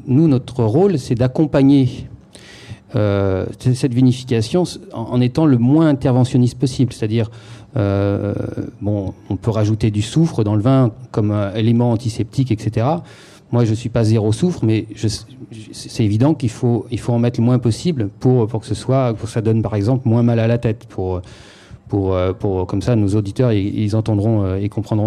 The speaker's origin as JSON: {"language": "French", "town": "Bandol", "region": "Provence-Alpes-Côte d'Azur", "country": "France", "tie": "born or raised there", "said": "je suis plutôt originaire de Bandol."}